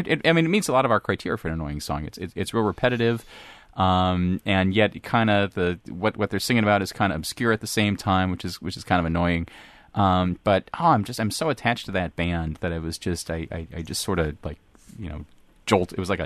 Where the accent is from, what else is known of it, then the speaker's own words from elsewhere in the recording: Cleveland, Ohio, United States; I was growing up in Cleveland, Ohio, where as I like to say, everybody bowls.